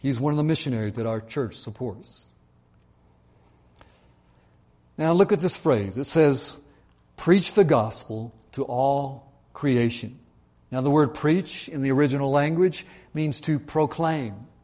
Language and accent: English; Georgia, United States; now in California, United States; I grew up in Georgia. God sent me here to California.